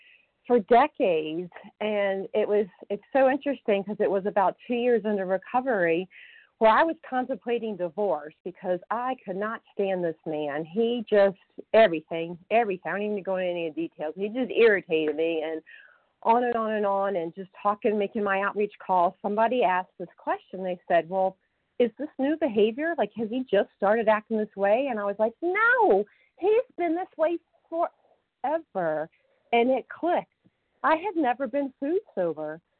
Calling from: Massachusetts, United States; Good morning. … I'm calling from Massachusetts, and I am a grateful recovered compulsive overeater

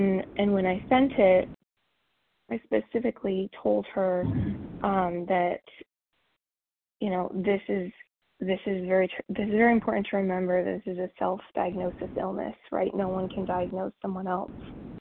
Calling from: Texas, United States; in Texas as well.

